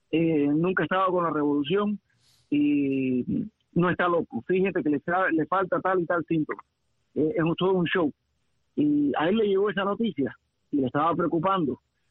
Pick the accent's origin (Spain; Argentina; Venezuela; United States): United States; Hialeah, Florida; fuimos progresando como tantos cubanos acá. Pero tuve el privilegio de criarme en Hialeah en familias de clase media